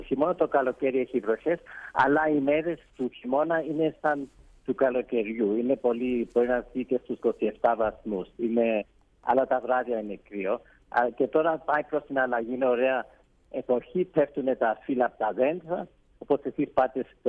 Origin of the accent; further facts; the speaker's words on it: South Africa; Greek is a second language; Ναι, εγώ γεννήθηκα και μεγάλωσα στη Νότια Αφρική. Η μητέρα μου και ο πατέρας μου ήρθαν από την Κύπρο, η μητέρα μου από μικρασιάτικη καταγωγή. Εδώ σπούδασα και έμαθα ελληνικά